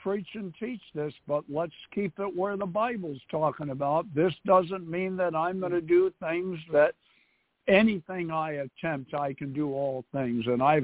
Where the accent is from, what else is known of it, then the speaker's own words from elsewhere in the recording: New York City, New York, United States; I was raised in New York City, and you know, in New York City, in the housing projects, you don't have many.